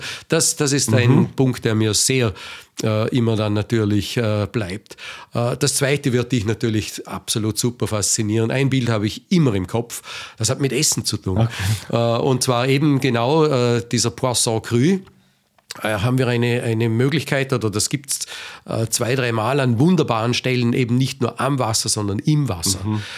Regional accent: Austria

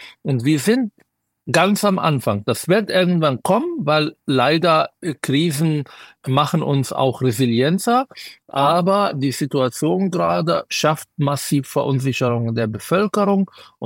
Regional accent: Israel; Ich bin in Israel groß geworden. Ich habe so viele Krisen erlebt.

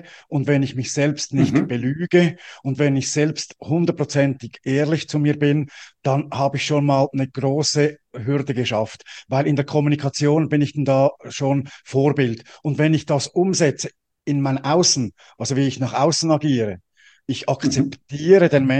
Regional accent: Switzerland; ich bin ja als Schweizer

